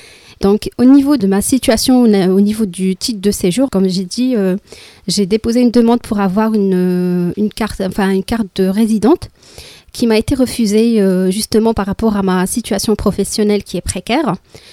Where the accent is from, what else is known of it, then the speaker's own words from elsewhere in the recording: Morocco; moved away as an adult; now in France; je viens du Maroc, je suis rentrée en France en 2007, suivant mon mari bien sûr, parce que ça se passe comme ça. En fait, je me suis mariée au Maroc et après j'ai suivi mon mari ici, en France